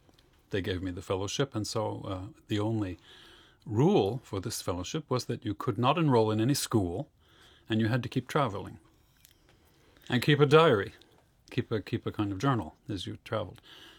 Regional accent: United States; growing up in the States, we had this feeling that everything was happening in Europe.

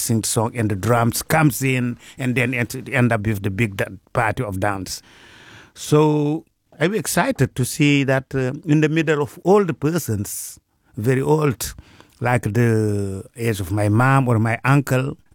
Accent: Podor, Saint-Louis, Senegal; My hometown called Podor mm-hmm. is a very cultural hometown, cultural city, because it's right on the edge of the Empire of Mali.

